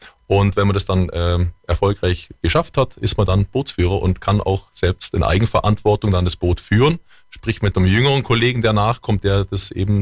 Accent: Lindau, Bavaria, Germany; erst nach circa 14 Jahren bin ich dann nach Lindau zurückgekehrt in meine Heimat

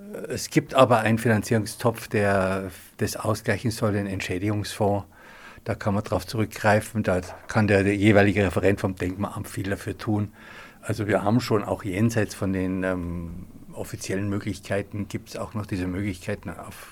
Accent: Munich, Bavaria, Germany; Ich bin ja ein Münchner und Südmünchner auch noch.

